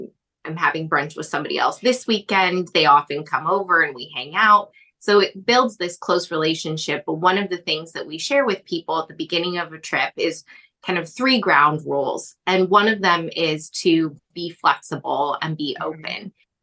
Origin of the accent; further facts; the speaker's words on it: Seattle, Washington, United States; And I told you, I'm from Seattle. And there is this curse that everybody says people from Seattle have, where they take the rain with them everywhere.